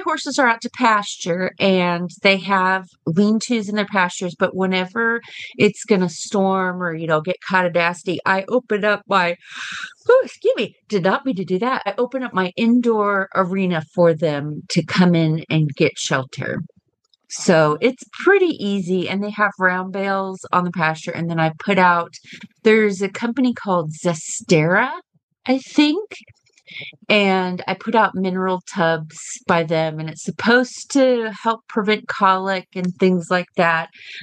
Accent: Kemp, Texas, United States; from Kemp, Texas

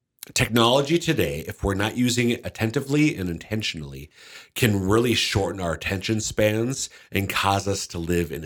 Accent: Minnesota, United States; now in South Dakota, United States; She's from Central Ohio. I'm from Central Minnesota, but we are now South Dakotans.

